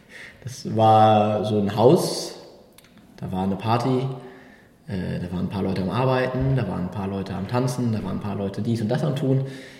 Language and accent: German; Germany; now in Spain; Ich bin südlich von Köln am Rand vom Westerwald aufgewachsen. Ich bin Österreicher, was meine Nationalität angeht, habe aber in Österreich nie gelebt, was man an meinem Akzent hört. Mit Familie von ein bisschen überall